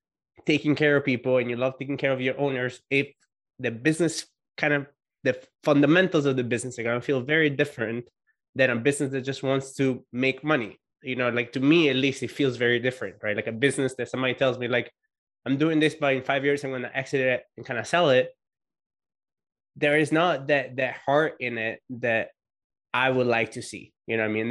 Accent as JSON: {"language": "English", "country": "Italy", "said": "it's easier for me being Italian"}